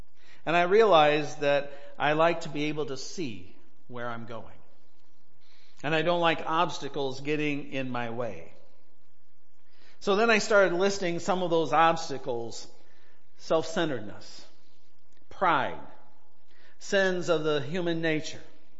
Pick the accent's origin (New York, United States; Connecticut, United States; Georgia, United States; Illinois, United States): Illinois, United States; Illinois City; I grew up in the Illinois City Methodist, but we raised our girls at the Reynolds Methodist Church.